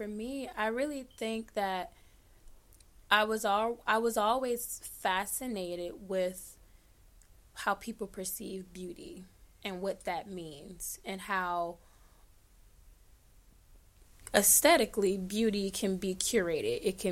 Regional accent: Cleveland, Ohio, United States; Like, anytime I say I'm from Cleveland, they'd be like, oh, LeBron.

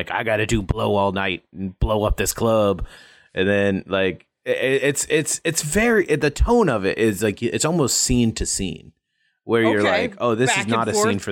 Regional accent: Alabama, United States; No, I'm from Alabama, Cleveland? Which also sucks.

